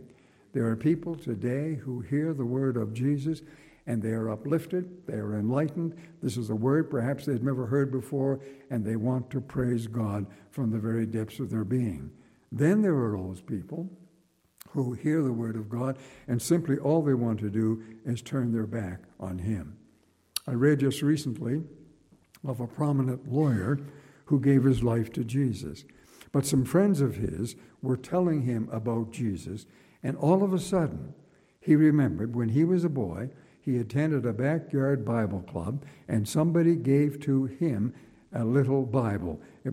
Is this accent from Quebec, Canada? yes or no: no; Nova Scotia, Canada; I come from Nova Scotia, as you know, and I've often been at the seashore.